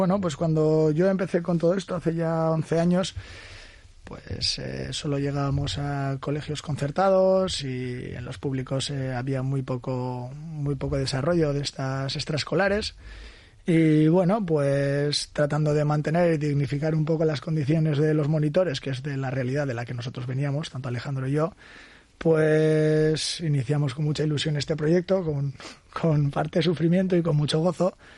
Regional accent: Getxo, Basque Country, Spain; así eres de Bilbao, yo soy de Getxo.

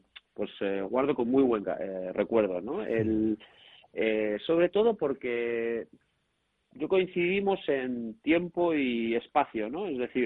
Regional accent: Pamplona, Navarre, Spain; Tuve la oportunidad cuando bueno, salí de Pamplona, de irme a Estados Unidos.

